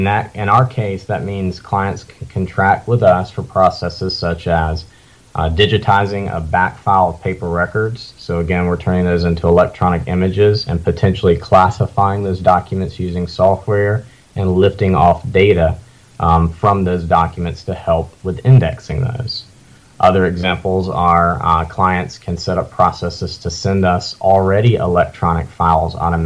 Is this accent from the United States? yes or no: yes; United States; born there; But since I was originally from Lawrence County, they decided that being born out of county, I did not count as the first child born in 1989 in Greenwood.